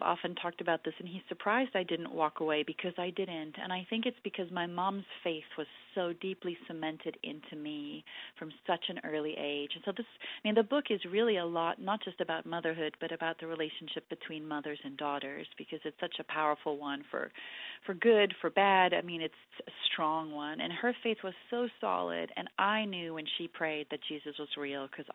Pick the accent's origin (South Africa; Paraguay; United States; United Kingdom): South Africa; I was a 16-year-old gangly teenager growing up in South Africa